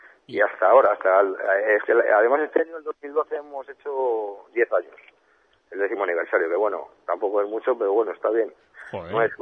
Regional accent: Arrabal, Castile and León, Spain; aparte de yo y Andrés, actualmente, que somos de Arrabal

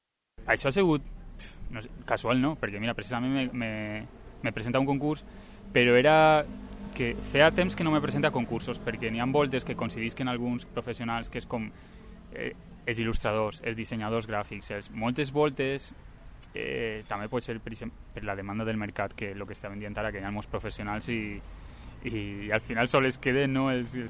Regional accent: La Vall d'Uixó, Valencian Community, Spain; en el meu poble, en la Vall d'Uixó, hi havia falles de menudet

